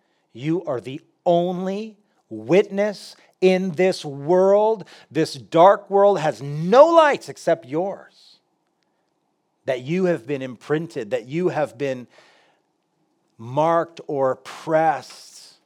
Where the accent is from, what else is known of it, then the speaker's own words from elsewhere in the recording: United States; because I'm an American and we don't have idols in our culture.